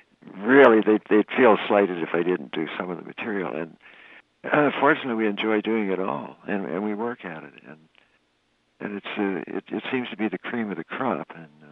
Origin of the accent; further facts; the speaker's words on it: Canada; I as a Canadian onlooker, but I still felt like I was part of it.